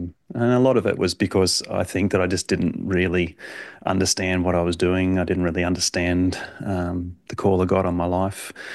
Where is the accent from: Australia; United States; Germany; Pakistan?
Australia; accent: Australian; as most can tell from my accent, I'm from Australia, and I've grown up in a pastor's family